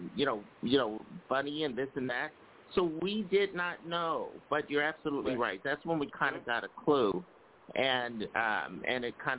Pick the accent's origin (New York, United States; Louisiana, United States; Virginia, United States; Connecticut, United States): New York, United States; because I'm a New Yorker